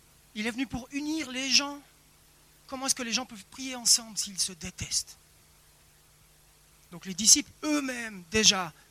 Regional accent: La Chaux-de-Fonds, Neuchâtel, Switzerland; Vous savez, j'ai grandi ici, à La Chaux-de-Fonds. On est arrivé dans les années 90.

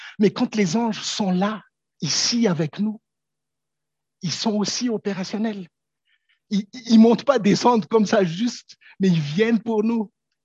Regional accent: Madagascar; Je viens de Madagascar.

